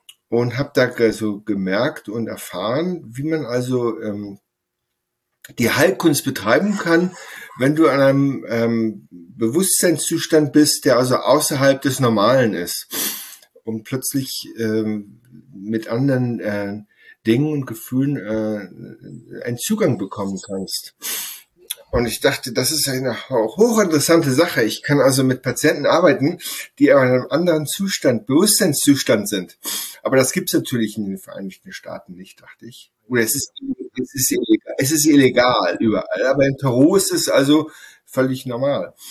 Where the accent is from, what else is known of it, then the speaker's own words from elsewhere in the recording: Sylt, Schleswig-Holstein, Germany; moved away as an adult; also born or lived in Essen; now in United States; Ich bin auf Sylt aufgewachsen, habe da Abitur gemacht und auch Zivildienst, Abitur 1986